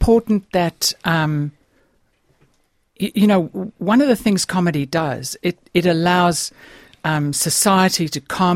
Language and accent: English; South Africa; when I was growing up in South Africa, when I was at school